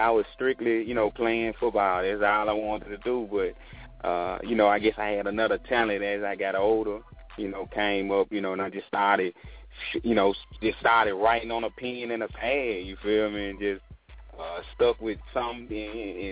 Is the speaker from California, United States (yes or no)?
no; Memphis, Tennessee, United States; Yeah, I'm from Memphis. I did a whole lot of moving around coming up, but this is where I was born, at July 23rd, you know.